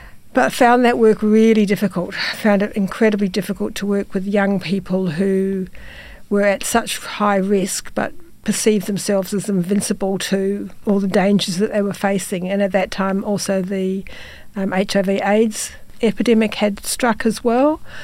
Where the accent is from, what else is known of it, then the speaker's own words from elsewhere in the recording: New Zealand; moved away as an adult; also born or lived in Sydney; Okay, so I was born in New Zealand. I had a reasonably happy childhood, fairly conservative childhood.